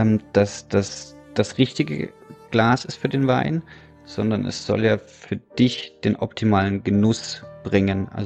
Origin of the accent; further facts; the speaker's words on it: Dresden, Saxony, Germany; als Dresdner in Wolfsburg zu wohnen